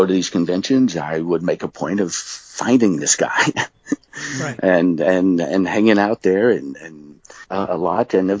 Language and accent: English; West Virginia, United States; growing up in West Virginia, I knew I was far from the Magic Center and the Magic Castle